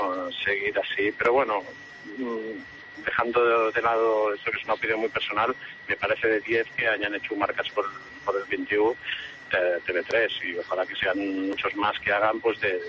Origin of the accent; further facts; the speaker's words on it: Sant Boi de Llobregat, Catalonia, Spain; porque yo también soy de San Boy